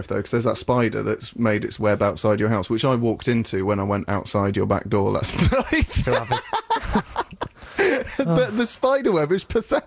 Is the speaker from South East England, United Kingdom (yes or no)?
yes; Oxford, South East England, United Kingdom; I was from Oxford before I went on, and immediately that makes them think, well, I'm not going to like this guy.